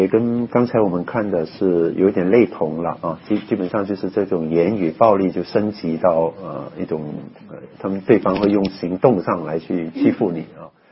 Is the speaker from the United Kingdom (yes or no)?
no; China; 但是作为一个中国人，我看了